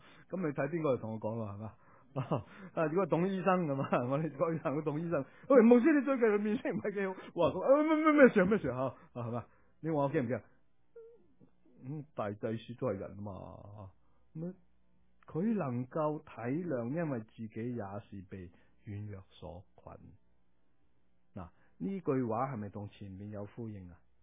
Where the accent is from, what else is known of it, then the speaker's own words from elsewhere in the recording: Macau; born there; 我喺澳门出世噶